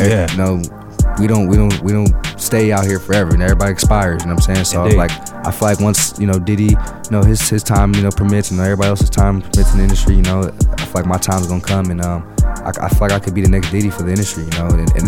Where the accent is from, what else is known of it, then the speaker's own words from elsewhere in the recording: Las Vegas, Nevada, United States; I'm always throwing events in Vegas. And, man, it's my hometown.